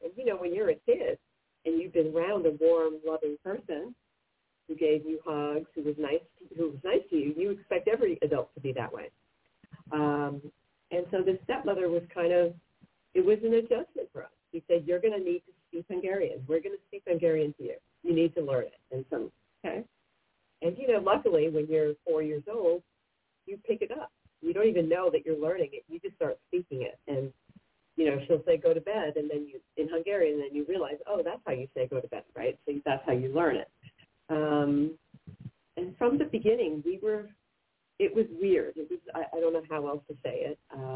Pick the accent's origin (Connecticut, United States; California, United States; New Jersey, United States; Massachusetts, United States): New Jersey, United States; Linden; also born or lived in New York City; I was born in New York City. She lived in New Jersey, in Linden, New Jersey. She had two boys of her own